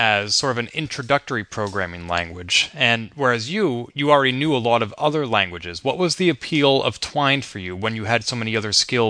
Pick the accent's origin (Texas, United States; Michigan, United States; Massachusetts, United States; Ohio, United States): Massachusetts, United States; Boston; and then I was delighted to see you at PAX East in my hometown of Boston just a few weeks ago